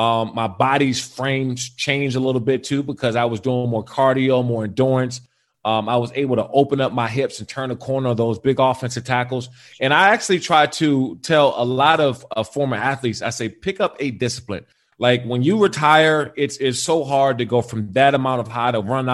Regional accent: Maryland, United States; So back in D.C., Maryland, Virginia area, I grew up in Prince George's County.

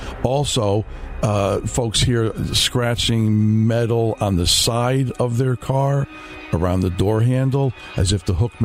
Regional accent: Bridgeport, Connecticut, United States; also born or lived in Stratford; I grew up in Bridgeport and Stratford and always visiting my family in the Mohawk Valley.

